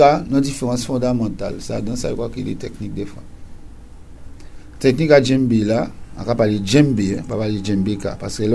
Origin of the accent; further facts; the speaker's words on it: Guadeloupe; moved away; Mais depuis qu'on a quitté la Guadeloupe, on a une soeur, c'est comme Marie Galante. Depuis qu'on a quitté le sol guadeloupéen, on a joué un Kisika.